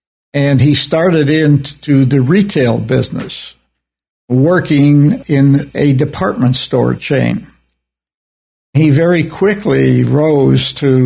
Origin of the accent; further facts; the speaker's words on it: Chicago, Illinois, United States; born there; I was born in Chicago, Illinois.